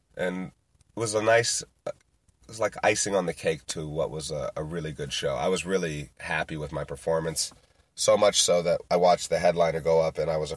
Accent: Yellow Springs, Ohio, United States; starts talking about my hometown of Yellow Springs. And knowing that I was a goalie for Yellow Springs.

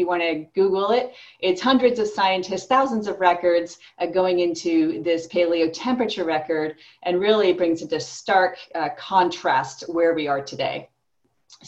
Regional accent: Georgia, United States; searching out and scaling climate solutions in my home state of Georgia.

